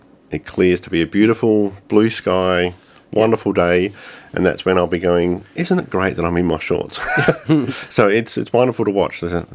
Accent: Adelaide, South Australia, Australia; now in Melbourne, Australia; I grew up in Adelaide, and having moved over to Melbourne many years ago

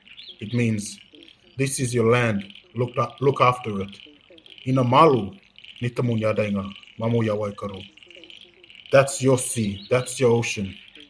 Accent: Waraba Island, Queensland, Australia; I'm from Waraba Island. I'm in the central part of the Torres Strait. I come from the Kulkalaik region and the Kulkalaik Nation

